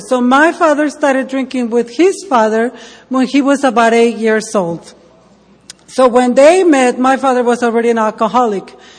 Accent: Ensenada, Baja California, Mexico; accent: Mexican; English is a second language; now in United States; I am from Mexico, so that's where my heavy accent comes from. I've been in the U.S. for many, many years, and my accent doesn't go away.

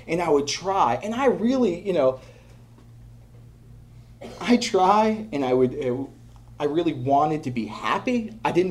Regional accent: Portland, Maine, United States; There was this, there, I'm from Portland, Maine. New York City's not that far from there.

